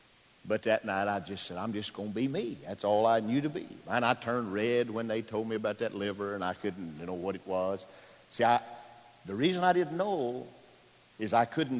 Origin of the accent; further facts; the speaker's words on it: Pisgah, Alabama, United States; So I looked up at him and I said, sir, I'm from Pisgah, Alabama. Ain't never had no foie gras.